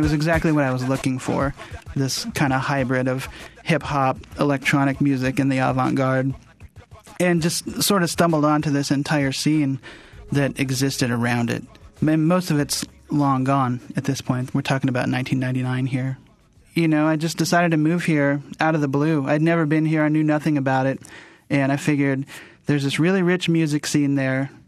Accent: Iowa, United States; No, I grew up in Iowa, and after I graduated from the University of Iowa with a degree in journalism

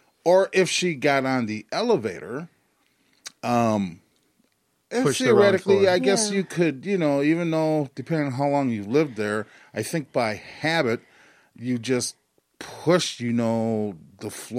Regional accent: United States; As an American, my concern is that we've allowed an institution to shoot first

